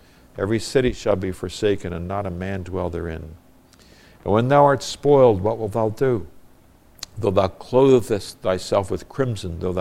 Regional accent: Nigeria; When I was growing up in Nigeria, we had what was known as the Harmattan.

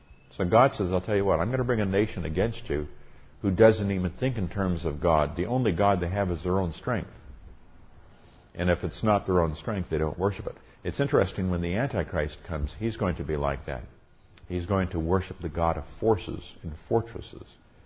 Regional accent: Nigeria; I grew up in Nigeria, West Africa, where they had a lot of vultures.

